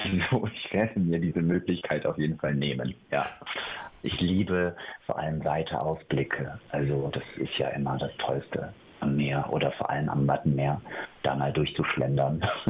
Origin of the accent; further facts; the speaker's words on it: Georgia; moved away; weil ich von meiner Heimat erzähle, weil ich in dem Abend auch seine Fluchtgeschichte mit meiner aus Georgien verbinde